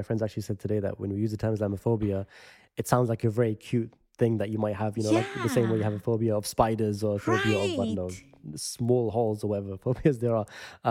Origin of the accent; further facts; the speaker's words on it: London, United Kingdom; whenever I go to America and people hear I'm from London